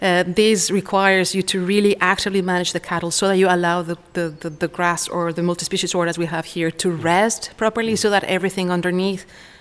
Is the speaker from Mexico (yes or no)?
yes; Mexico; English is a second language; Because I'm from Mexico, I wanted something that reminded me of Mexico and Spain.